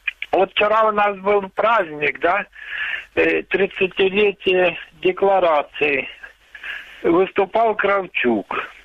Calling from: Luhansk Oblast, Ukraine; Луганская область.

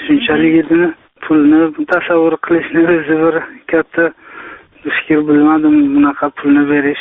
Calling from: Bukhara, Bukhara Region, Uzbekistan; moved away; Men o'zim Buxorodanman. Bu yerda ishlayapmiz Rossiyada.

